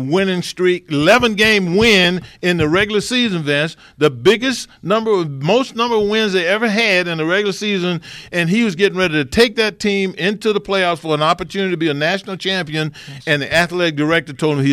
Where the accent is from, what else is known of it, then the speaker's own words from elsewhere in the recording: Mississippi, United States; That's my home state, Mississippi. I was never recruited to go to Ole Miss.